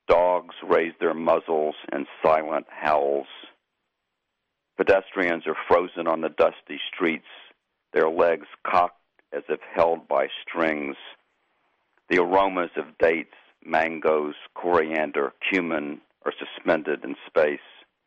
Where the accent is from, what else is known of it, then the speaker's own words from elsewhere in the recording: Memphis, Tennessee, United States; My own background, I grew up in Memphis, Tennessee